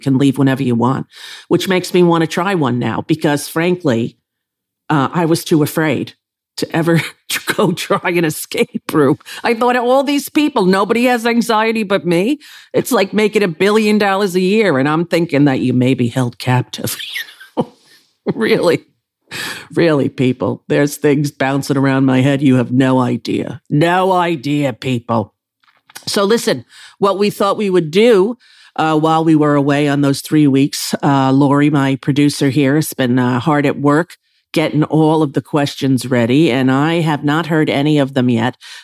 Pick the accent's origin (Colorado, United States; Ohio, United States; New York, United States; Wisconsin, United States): New York, United States; New York City; But I'm a little biased being a New Yorker and all that.